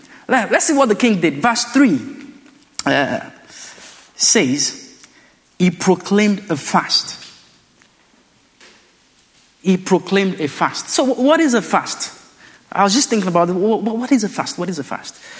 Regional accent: Nigeria; I grew up in Nigeria.

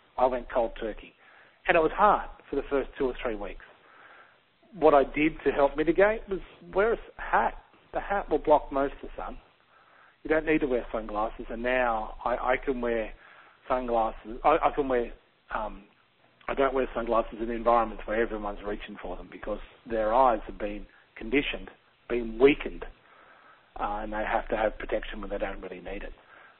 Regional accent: Scotland, United Kingdom; I'm from Scotland and the UK.

